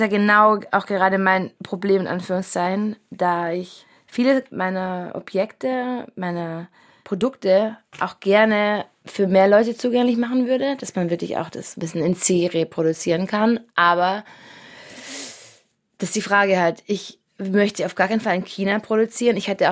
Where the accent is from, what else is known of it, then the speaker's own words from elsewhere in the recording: Germany; Genau, dann dachte ich noch ein bisschen an Berlin, obwohl ich nicht sicher war, weil ich bin ja als Deutsche, Berlin wäre vielleicht auch ein Rückschritt geworden.